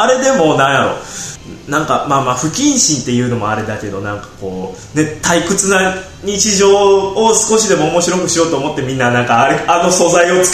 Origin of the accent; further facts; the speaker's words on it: Kochi, Japan; うちら高知県民南海大地震で津波が来ると言われて